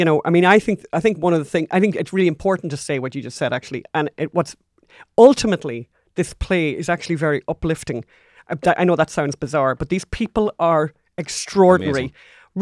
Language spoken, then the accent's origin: English; Ireland; I mentioned already that we're Irish